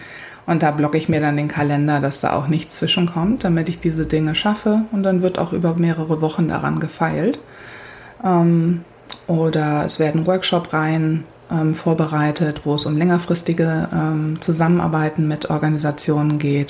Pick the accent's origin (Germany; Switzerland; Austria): Germany; moved away; Ich bin in Deutschland groß geworden und habe da den Großteil meiner Karriere verbracht.